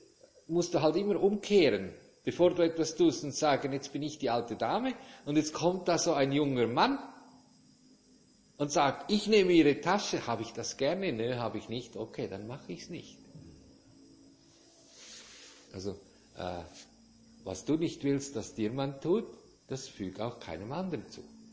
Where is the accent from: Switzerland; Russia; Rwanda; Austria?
Switzerland; bei uns in der Schweiz, in Zürich